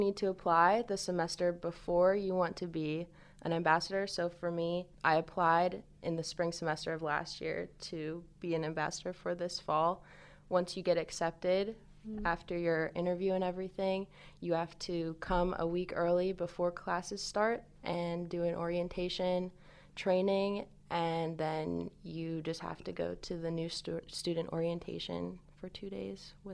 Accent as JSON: {"language": "English", "region": "Missouri", "country": "United States", "tie": "born there", "lives_now": "Pennsylvania, United States", "said": "I was originally born in Missouri, but I live in Pennsylvania now"}